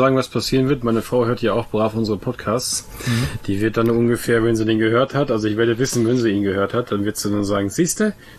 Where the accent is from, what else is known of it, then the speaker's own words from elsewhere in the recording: West Germany, Germany; Nein, ich komme aus Westdeutschland